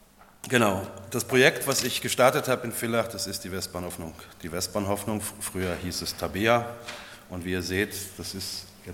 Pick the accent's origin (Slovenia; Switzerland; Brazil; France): Slovenia; Lower Styria; German is a second language; now in Carinthia, Austria; ich bin Steirer. Ich bin aus der Untersteiermark. Aber ich bin definitiv ein Steirer, nur mit slowenischer Staatsbürgerschaft und nicht mit österreichischer und mit einer anderen Sprache. Aber die Region, wo ich herkomme, ist immer noch die Steiermark.